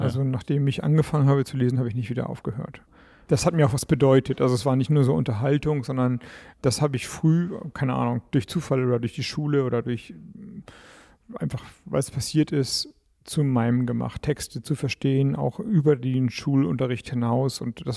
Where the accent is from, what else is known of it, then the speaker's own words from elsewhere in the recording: Schleswig-Holstein, Germany; ich komme ja aus Schleswig-Holstein, da gibt es nicht so viele Wälder, aber Strand haben wir.